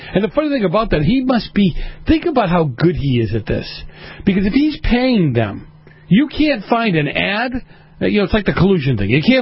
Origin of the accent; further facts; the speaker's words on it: Boston, Massachusetts, United States; And then we talk about how my hometown, Boston, discriminated against the Christian flag.